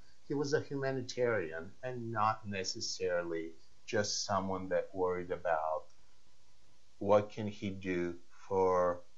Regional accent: Louisville, Kentucky, United States; And I feel like I grew up in Louisville, Kentucky, so that's my hometown.

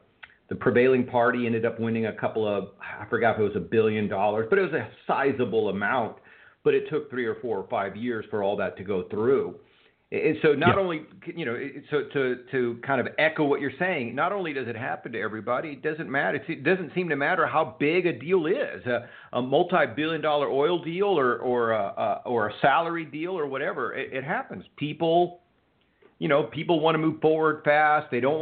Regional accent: Texas, United States; And you know, what's interesting is I'm from Texas

